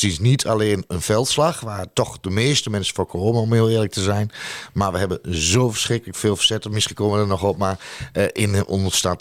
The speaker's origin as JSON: {"language": "Dutch", "town": "Almelo", "region": "Overijssel", "country": "Netherlands", "tie": "born or raised there", "said": "54 jaar, twee dochters, vriendin. En geboren en getogen in Almelo en mijn hart ligt ook bij Almelo."}